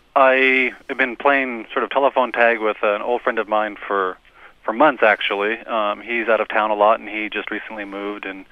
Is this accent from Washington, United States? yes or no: yes; Seattle, Washington, United States; I'm from Seattle, which is... growing and growing